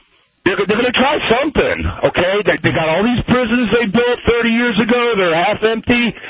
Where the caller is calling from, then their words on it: South Carolina, United States; South Carolina.